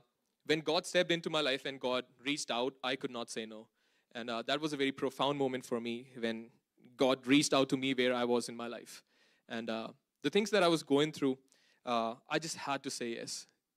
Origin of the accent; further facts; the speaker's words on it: Punjab, India; moved away as an adult; now in Canada; I come from a Christian family. I am from India, from Punjab. I came to Canada just to attend Vanguard in 2022.